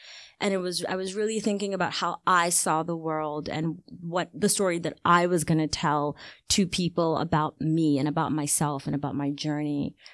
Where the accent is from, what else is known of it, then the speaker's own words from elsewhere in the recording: Ghana; being a Ghanaian is, to me, it's the number one way that I identify myself. Like, I see myself as Ghanaian and I see myself as African before anything else.